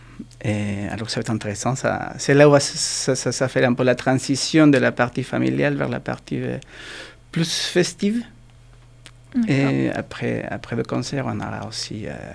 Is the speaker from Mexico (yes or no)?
yes; Mexico; Chez nous, au Mexique, à la base